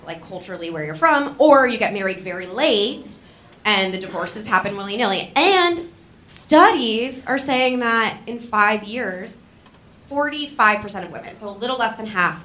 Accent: New Jersey, United States; Because I'm from Central Jersey, which exists. So it's the part with trees.

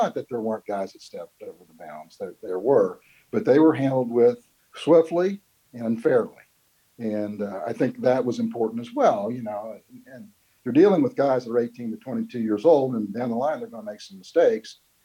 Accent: Williamstown, West Virginia, United States; also born or lived in Parkersburg; Well, I was from Parkersburg, West Virginia, and Williamstown, actually, which is right across the river from Marietta.

